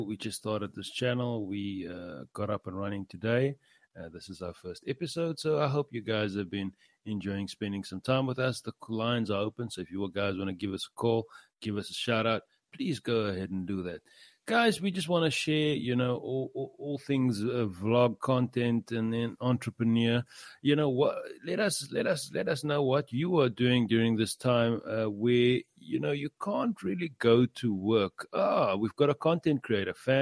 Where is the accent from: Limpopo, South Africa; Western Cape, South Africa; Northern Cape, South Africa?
Western Cape, South Africa; Cape Town; And we are from sunny South Africa. We're from Cape Town.